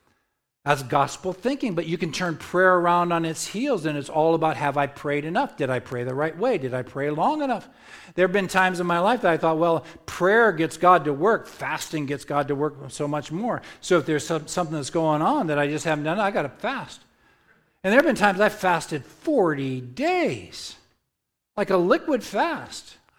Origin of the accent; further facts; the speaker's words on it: New Jersey, United States; I'm from Jersey, so I'm a little bit weird.